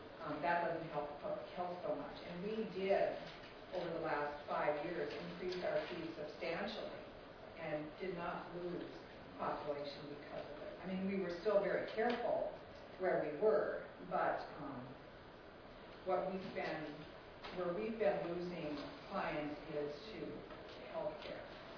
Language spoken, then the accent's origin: English; North Dakota, United States; I'm from North Dakota.